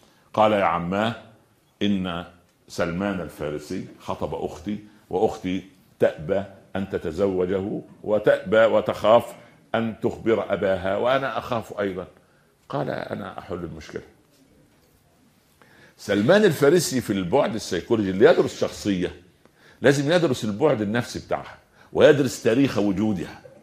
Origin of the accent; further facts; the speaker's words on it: Egypt; في مثل عندنا في مصر جميل يقول انا غنية واحب الهدية